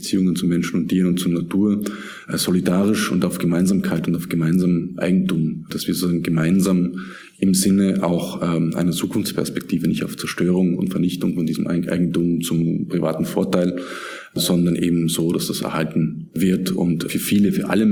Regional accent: Styria, Austria; also born or lived in Vienna / Turkey; Ich habe in Wien studiert, also ich bin schon in Graz geboren und im Süden von Graz in einer kleinen Stadt, kleinem Dorf aufgewachsen und habe dann in Wien studiert und bin danach in die Türkei gegangen, war 4 Jahre in der Türkei, bin 2019 wieder nach Österreich zurück

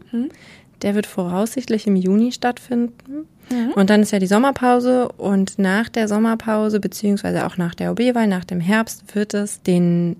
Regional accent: Dortmund, North Rhine-Westphalia, Germany; Das stimmt, ich komme aus Dortmund.

